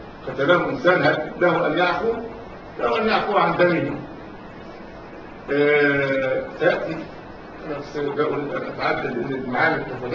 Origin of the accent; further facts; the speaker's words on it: Egypt; معروف انه وعندنا في مصر في جبال الصحراء